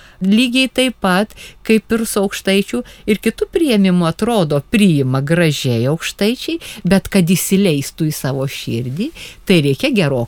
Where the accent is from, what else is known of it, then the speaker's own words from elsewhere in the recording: Užpaliai, Utena County, Lithuania; kad ir mano tėviškės Užpalių, trys piliakalniai supa Užpalius.